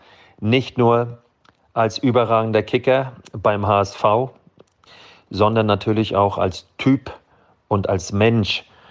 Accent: Malchin, Mecklenburg-Vorpommern, Germany; Ich habe das nie geschafft, nicht mal in meinem Heimatort in Malchin.

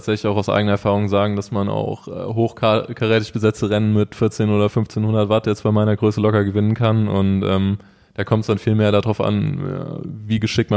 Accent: Neuwied, Rhineland-Palatinate, Germany; born there; Ich bin gebürtig aus Neuwied

